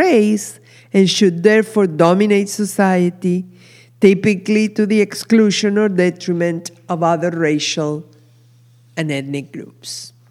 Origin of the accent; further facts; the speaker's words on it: Argentina; I live in the diaspora, and so does Mandla, a member of our congregation. I'm from Argentina